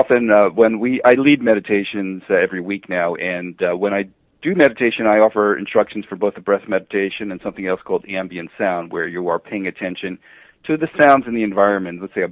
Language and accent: English; New Jersey, United States; Then when I moved back east, I'm originally from New Jersey, but when I moved back east in the around 1990 or so